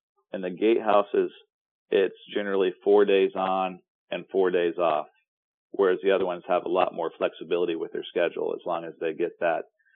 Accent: Florida, United States; I was born and raised in Florida, so sometimes I take for granted some of those huge attractions.

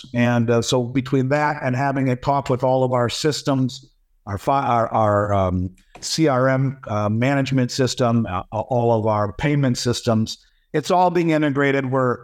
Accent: Florida, United States; There are states that have tax laws, like my home state of Florida here

